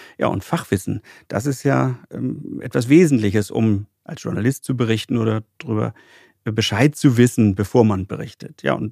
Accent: Hamburg, Germany; Also ich bin Hamburger Jung

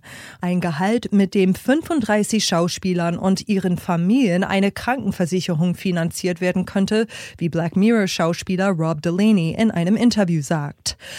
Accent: United States; Wie geht es meinem Heimatland?

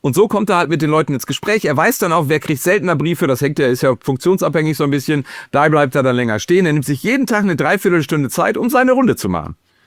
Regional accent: North Rhine-Westphalia, Germany; Ich komme ja aus NRW, im Sauerland, da stehen die Leute tierisch auf Schützefeste.

